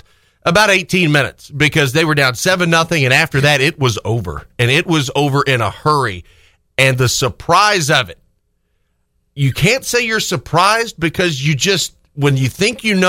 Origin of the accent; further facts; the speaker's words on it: Louisville, Kentucky, United States; moved away; Growing up in Louisville, I heard it from the majority of Louisville fans. Leaving Louisville in the summer of 92 to come eastward, I heard it from UK fans.